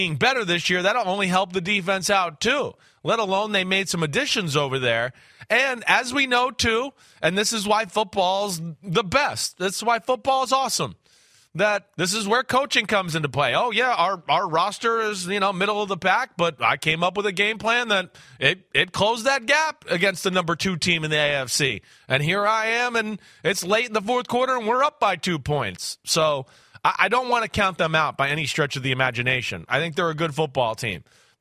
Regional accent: Boston, Massachusetts, United States; I'm from the New England, Boston area anyways

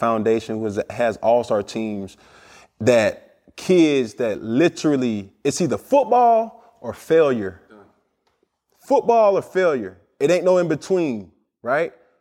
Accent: Atlanta, Georgia, United States; I'm going to say it for the fourth time. I'm from Atlanta, Georgia, bro.

